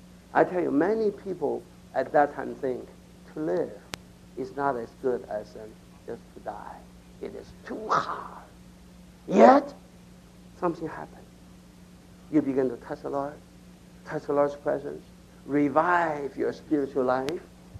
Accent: Taiwan; English is a second language; now in United States; Once I came from Taiwan to United States. This is 20, 30 years ago. I was still young.

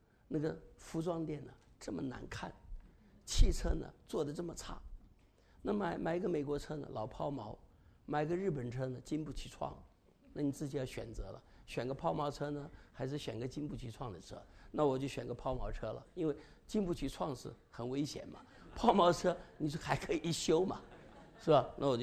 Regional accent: China; moved away; also born or lived in Taiwan; 我们从大陆来的时候，从大陆就好像我一样嘛，又从台湾来的时候都非常苦

